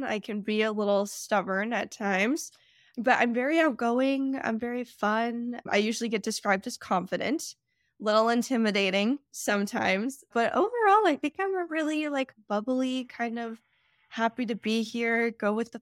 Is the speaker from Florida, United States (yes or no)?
no; New Mexico, United States; I grew up in New Mexico, and then I went to college at Arizona State. So I'm a West Coast girl.